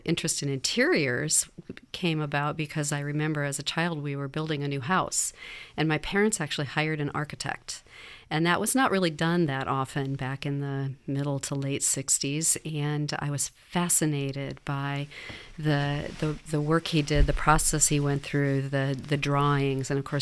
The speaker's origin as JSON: {"language": "English", "region": "Iowa", "country": "United States", "tie": "born or raised there", "said": "I'm actually a native Iowan. I was born in a small town in northern Iowa and grew up basically in a farm town"}